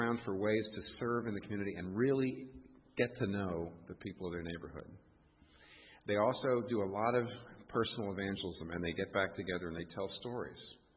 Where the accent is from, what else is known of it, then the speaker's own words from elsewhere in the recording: United States; Being American, you know, we watch Oprah, so, you know, we just have no scruples.